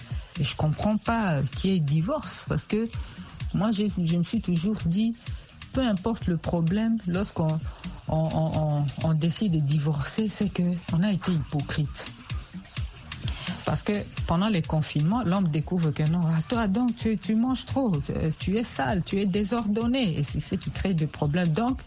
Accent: DR Congo; ici chez nous, en Afrique, particulièrement en RDC, j'ai pas beaucoup appris ça.

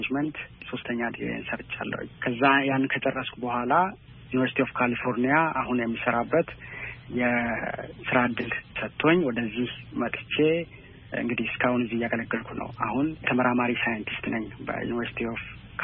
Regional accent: Bahir Dar, Amhara, Ethiopia; ተወልጄ ያደኩት ባህር ዳር ከተማ ነው። ሁለተኛ ደረጃ ትምህርቴን ጣና ሐይቅ ትምህርት ቤት፣

